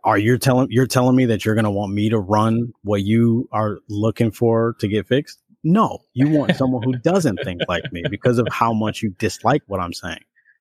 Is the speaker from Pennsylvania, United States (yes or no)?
no; Chicago, Illinois, United States; So the person was kind of pointing out, like, me and you being born and raised in Chicago, me and you, Jen.